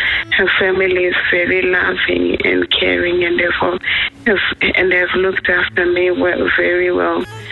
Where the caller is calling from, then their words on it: Australia; I'm calling from Australia.